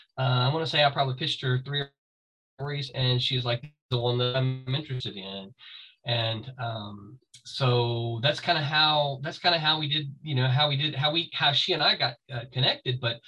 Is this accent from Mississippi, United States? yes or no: yes; Mississippi, United States; Now, so I'm from Mississippi and, so I don't get too worked up about it.